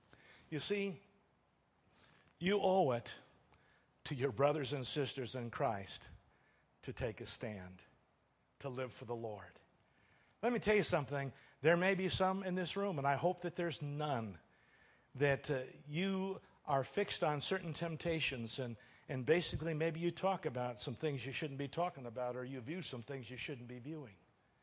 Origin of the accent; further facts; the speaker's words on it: United States; and I thank God I'm an American. I'm proud of our country